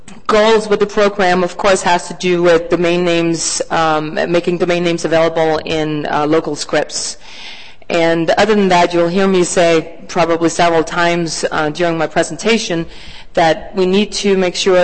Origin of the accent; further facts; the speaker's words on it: Denmark; English is a second language; moved away as an adult; now in Los Angeles, United States; I'm from Denmark, as Anne-Marie said, we decided to take this in English, and I think maybe that's my fault because my Swedish is not that good.